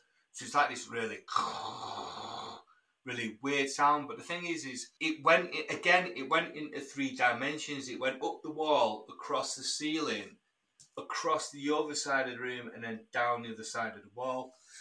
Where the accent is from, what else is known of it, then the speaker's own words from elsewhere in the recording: Heaton Chapel, North West England, United Kingdom; in the backdrop is supposed to be my hometown where I grew up, of Heaton Chapel.